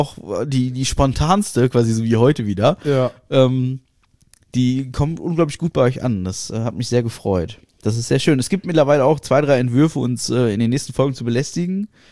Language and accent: German; Russia; So wie man das bei uns in Russland macht, und danach ist alles cool.